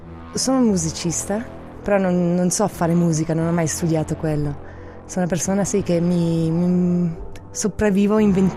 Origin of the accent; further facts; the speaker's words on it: Canada; moved away as an adult; now in Switzerland; Sono cresciuta in Canada, nei boschi, sui grandi laghi, in un paesino molto piccolo.